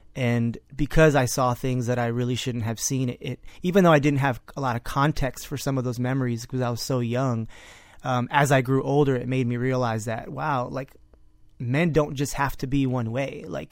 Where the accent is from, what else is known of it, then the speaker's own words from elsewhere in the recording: Florida, United States; me growing up in South Florida and being, you know, a son of Colombian parents and stuff